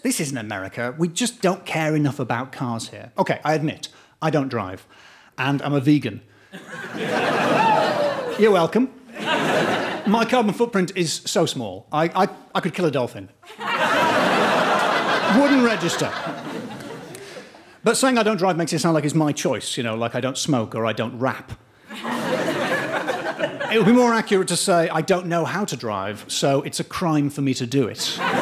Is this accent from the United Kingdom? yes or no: yes; United Kingdom; I feel more than qualified to comment on the state of the nation because I'm half English and half Scottish, or to put that another way, ginger.